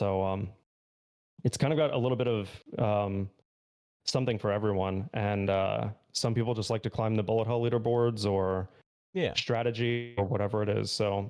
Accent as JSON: {"language": "English", "country": "United States", "said": "So I am from the States."}